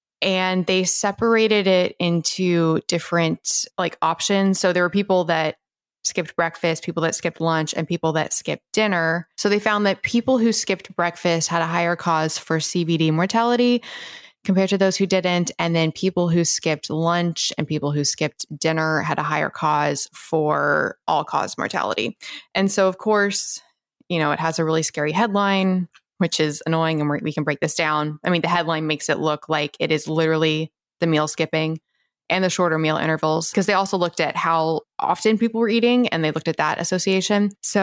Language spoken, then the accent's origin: English; Memphis, Tennessee, United States; also born or lived in Virginia; Yeah, well, I was here till I was 10. And then I was in Memphis my formative years of 10 until 17. So middle school and high school, elementary school part of it.